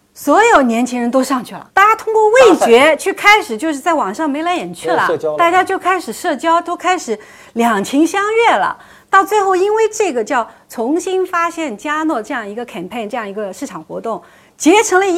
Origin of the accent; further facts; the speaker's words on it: Zhejiang, China; ，我浙江人啊，喜欢咸鲜味道的啊